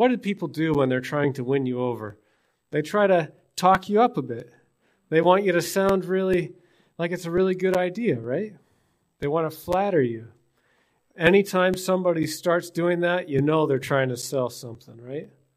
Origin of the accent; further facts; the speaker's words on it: British Columbia, Canada; And I come from British Columbia.